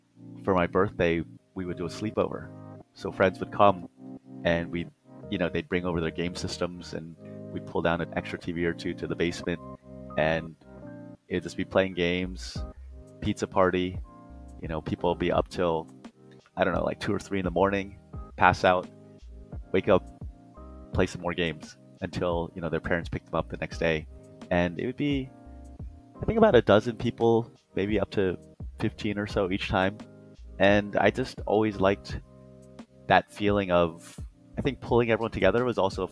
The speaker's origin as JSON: {"language": "English", "region": "Maryland", "country": "United States", "tie": "born or raised there", "said": "When I was growing up in Maryland, there weren't many Asian people in my elementary school."}